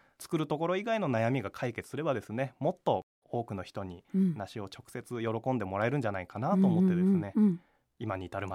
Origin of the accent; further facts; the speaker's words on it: Gunma, Japan; now in Tochigi, Japan; 私はまあ群馬の出身で、東京とかですね、都市部ではなくて地方で仕事をして、その地域の人のために直接役に立てる仕事を探したいということで、まあ仕事を決めずに辞めてですね、栃木に越しまして